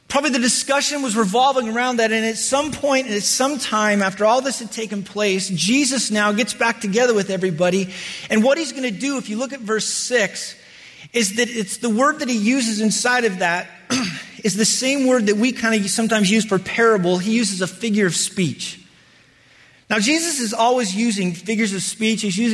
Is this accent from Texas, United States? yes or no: no; Wyoming, United States; But I grew up in Wyoming, and growing up in Wyoming, I can promise you, sheep are not the dumbest animals on the planet.